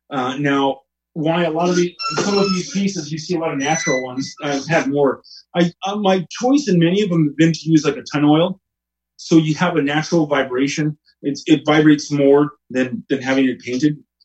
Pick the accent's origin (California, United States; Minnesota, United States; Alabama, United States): California, United States; Oxnard; I mean, I grew up here in Oxnard, where Guild is now. And a young kid, poor kid, wanted to learn guitar.